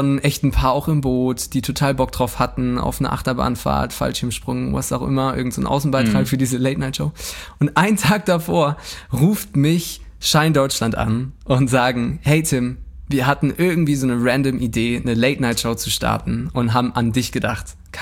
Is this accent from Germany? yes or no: yes; Germany; wir sind Deutsche